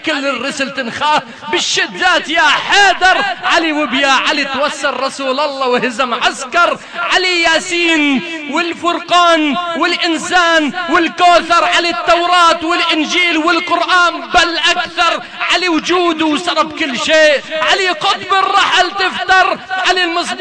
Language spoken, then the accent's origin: Arabic; Lebanon; كتبتها وأنا لبناني مو عراقي لكن كتبت القصيدة بلهجة عراقية